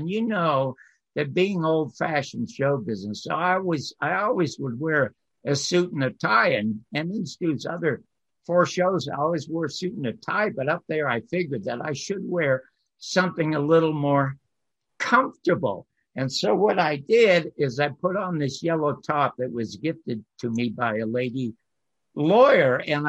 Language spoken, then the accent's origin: English; Toronto, Ontario, Canada; and I'm from Toronto.